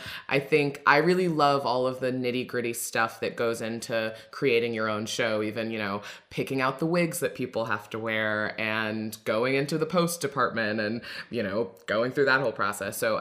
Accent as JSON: {"language": "English", "region": "Florida", "country": "United States", "lives_now": "Encino, United States", "said": "I'm originally from Southern Florida, so kind of a complete opposite side of the country."}